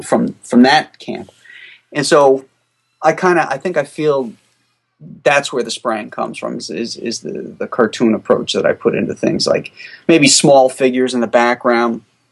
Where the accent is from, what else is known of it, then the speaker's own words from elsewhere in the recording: Florida, United States; Well, I grew up in my junior high and high school years down in Florida. And I consider that my hometown because that's where my formative years were, you know, as a young man.